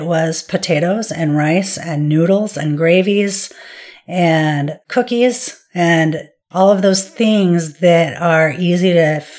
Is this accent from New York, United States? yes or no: no; Washington, United States; And so I was born in Seattle and have always lived here. And we grew up in a very small town at the foothills of the mountains. It was an economically depressed area.